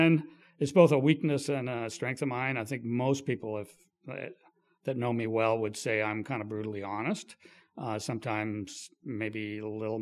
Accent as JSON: {"language": "English", "town": "Kingston", "region": "Ontario", "country": "Canada", "tie": "born or raised there", "also_born_or_lived": "Ottawa", "said": "And so they immigrated to Quebec City, moved to Kingston, Ontario when I was about 1 year old. And then basically I grew up in Kingston and in Ottawa."}